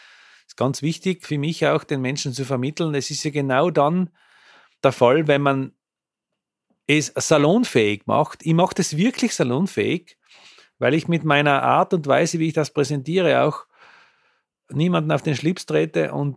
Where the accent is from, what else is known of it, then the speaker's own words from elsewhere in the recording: Amlach, Tyrol, Austria; jetzt haben wir nicht einmal einen Skilift, keine Piste in Amlach, wo ich aufgewachsen bin.